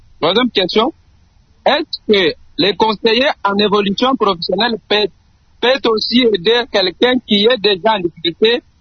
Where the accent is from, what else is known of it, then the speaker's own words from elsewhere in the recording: Kasaï-Central, DR Congo; chez nous au Kasha Central